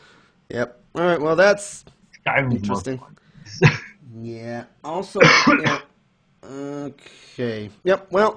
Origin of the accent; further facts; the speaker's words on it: United States; born there; yeah, I was born in the USA, but I've barely even lived in this country.